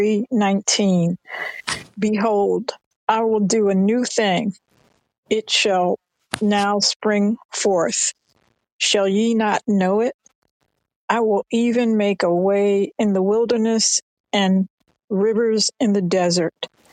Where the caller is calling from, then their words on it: New Jersey, United States; Good morning. I'm calling from New Jersey